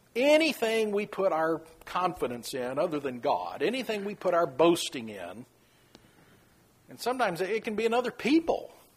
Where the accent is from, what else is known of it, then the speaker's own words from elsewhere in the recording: United States; I might put my confidence in the fact that I am an American.